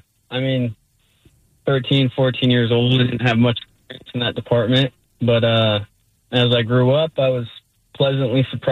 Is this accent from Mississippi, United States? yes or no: no; Wyoming, United States; I'm from Wyoming.